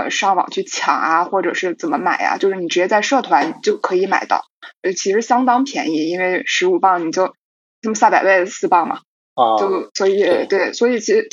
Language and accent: Chinese; Tianjin, China; 因为我是天津人